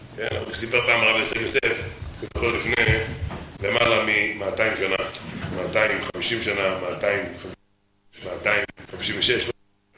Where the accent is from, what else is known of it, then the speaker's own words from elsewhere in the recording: Volozhin, Minsk Region, Belarus; למדנו חברותא, שהייתי בוולוז'ין, אני גדלתי בוולוז'ין, אתה יודע.